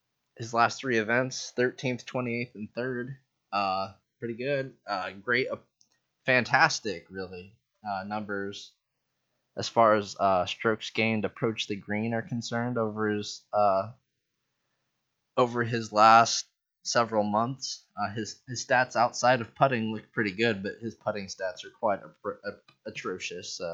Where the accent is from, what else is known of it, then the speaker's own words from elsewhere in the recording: Taiwan; He represented my home country of Taiwan